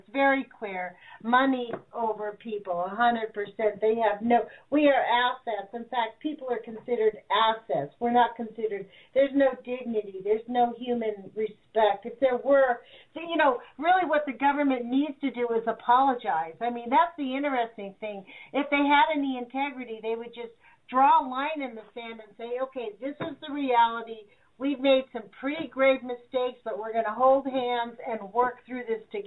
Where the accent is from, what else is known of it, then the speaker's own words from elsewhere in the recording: Los Angeles, California, United States; You know what? I know about that because I'm from Los Angeles.